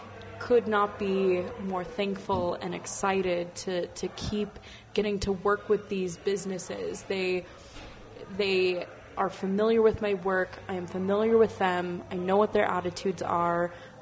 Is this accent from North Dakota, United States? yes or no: yes; Minot, North Dakota, United States; So I grew up in Minot. I have witnessed the atmosphere and sort of the changes that this community has experienced.